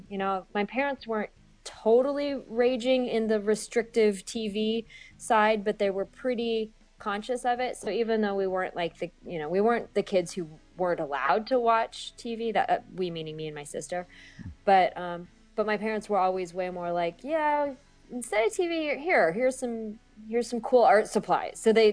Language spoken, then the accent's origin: English; California, United States; My whole family's otherwise from Kansas City, so I'm sort of the first one to be born and raised in California.